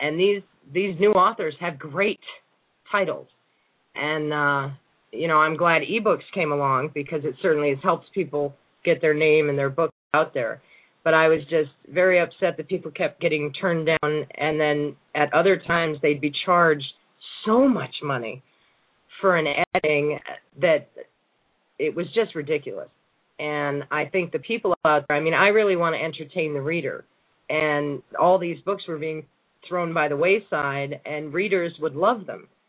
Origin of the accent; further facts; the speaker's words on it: East, United States; now in New Mexico, United States; I'm actually from the East, and I came down here for informational research on Billy the Kid